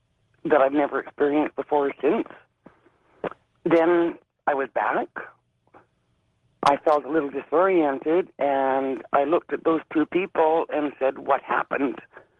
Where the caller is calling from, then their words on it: Victoria, British Columbia, Canada; I'm calling from Victoria, British Columbia.